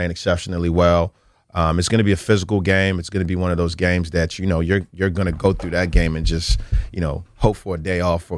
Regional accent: Nigeria; I wouldn't be here without the culture that, you know, I have being a Nigerian.

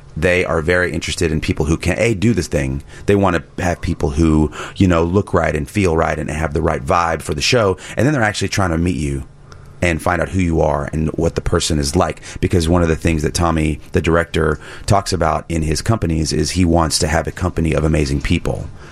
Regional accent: Texas, United States; also born or lived in New York City / New Jersey; now in Chicago, United States; Well, you know, I grew up in Texas.

